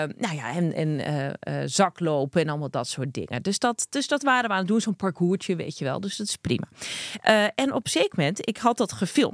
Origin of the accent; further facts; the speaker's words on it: Krommenie, North Holland, Netherlands; accent: Zaans; moved away as an adult; also born or lived in Amsterdam; ik dus een Zaans accent. Maar echt heel erg. En nou kan dat kloppen, want ik ben een Zaankanter. Ik ben geboren en getogen in Krommenie. En daar hebben ze ook gewoon een eigen accent.